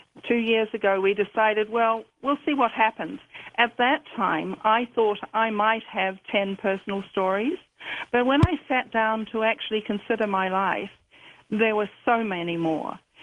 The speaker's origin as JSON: {"language": "English", "country": "New Zealand", "tie": "born or raised there", "moved": "as an adult", "said": "But before I was posted overseas in New Zealand, in my hometown, I was a university student"}